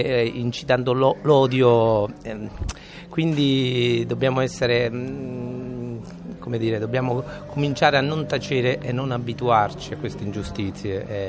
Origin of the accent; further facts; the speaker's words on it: Torremaggiore, Apulia, Italy; now in Milan, Italy; io sono un pugliese, sono della provincia di Foggia, anzi nomino il mio paese se no non mi fanno più entrare, Torre Maggiore in provincia di Foggia.